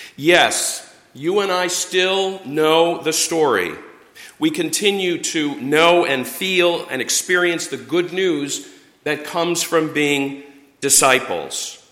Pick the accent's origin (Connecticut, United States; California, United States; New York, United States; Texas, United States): Connecticut, United States; Stratford; I grew up in the First Congregational Church of Stratford, Connecticut, where I was baptized and confirmed and ordained.